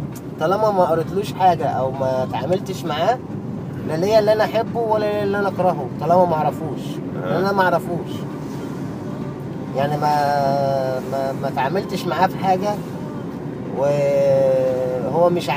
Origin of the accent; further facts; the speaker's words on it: Cairo, Cairo Governorate, Egypt; كلنا من العباسية، بس بقى بلد والدي